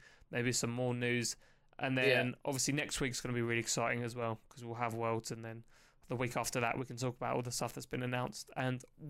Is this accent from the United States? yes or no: no; England, United Kingdom; I mean, obviously, being English, we're so ignorant and just expect everyone to speak English.